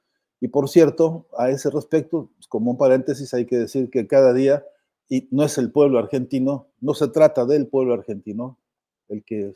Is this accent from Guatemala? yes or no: no; Mexico; porque siendo mexicano aquí y ahora, más de una vez está uno escuchando algún tipo de amenazas